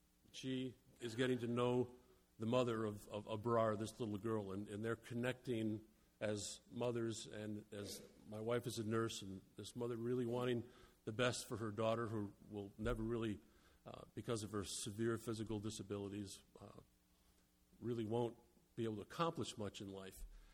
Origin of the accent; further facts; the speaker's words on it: Detroit, Michigan, United States; I did my time in Chicago, so the Lord blessed me with the opportunity to go to Detroit, my hometown.